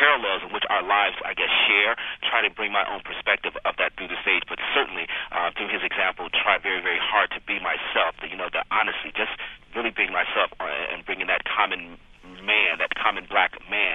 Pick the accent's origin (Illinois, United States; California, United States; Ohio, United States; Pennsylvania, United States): Ohio, United States; Cleveland; I grew up in Cleveland, Ohio. I was born in 1963.